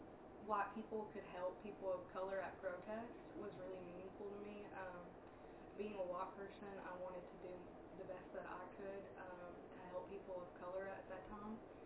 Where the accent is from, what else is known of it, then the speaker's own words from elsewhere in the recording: Hazard, Kentucky, United States; born there; I'm 23 years old, and I was born in Hazard, Kentucky.